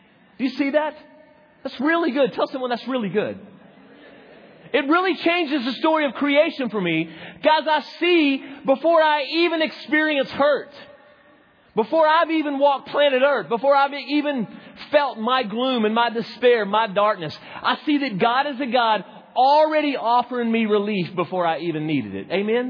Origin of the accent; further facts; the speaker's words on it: Arkansas, United States; Some of you, I grew up in Arkansas.